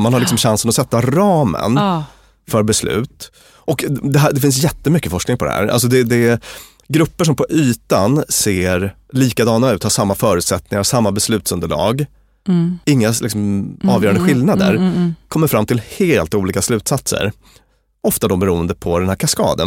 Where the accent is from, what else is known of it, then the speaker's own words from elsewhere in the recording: Luleå, Norrbotten County, Sweden; jag kommer ändå från Luleå